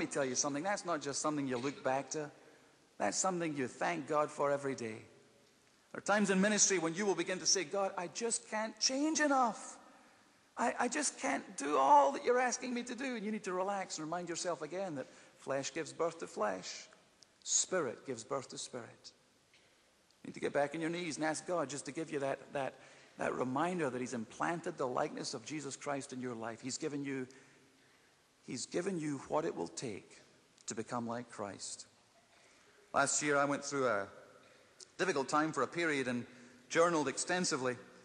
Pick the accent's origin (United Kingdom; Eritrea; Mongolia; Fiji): United Kingdom; Scotland; moved away as an adult; now in Atlanta, United States; when we moved over from Scotland to Atlanta in 1989, we did not have any children, we thought.